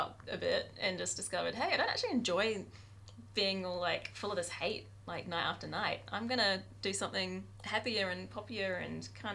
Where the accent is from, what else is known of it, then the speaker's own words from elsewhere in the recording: East of England, United Kingdom; Well, I'm British, so I grew up in Essex.